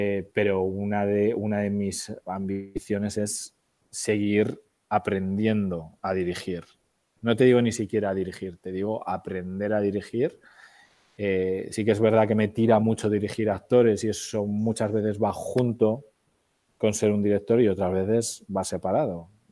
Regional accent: Spain; Curiosamente, donde menos he trabajado ha sido en mi país, pero también porque he estado muchos años sin vivir en España.

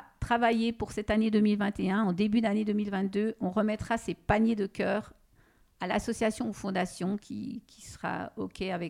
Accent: France; c'est pas parce que je suis française

